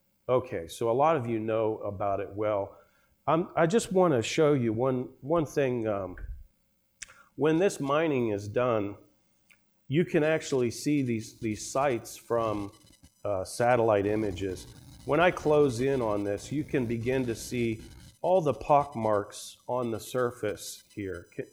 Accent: West Virginia, United States; I grew up in West Virginia, but in the northern part, not in the coal fields.

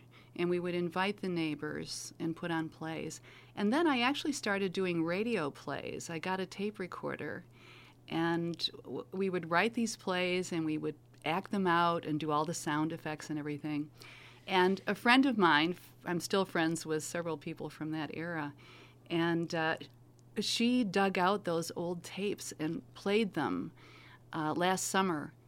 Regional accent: Detroit, Michigan, United States; I was born in Detroit at St. John's Hospital, and I grew up in Detroit, and I went to Detroit Public Schools and got a fantastic education.

